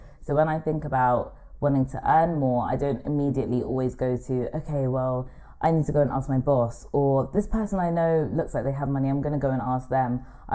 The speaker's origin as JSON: {"language": "English", "country": "Nigeria", "said": "I'm Nigerian"}